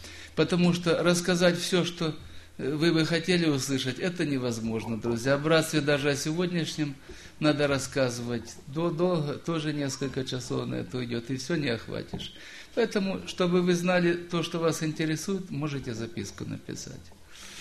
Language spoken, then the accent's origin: Russian; Timashevsk, Krasnodar Krai, Russia; я из Краснодарского края, из города Тимашевска.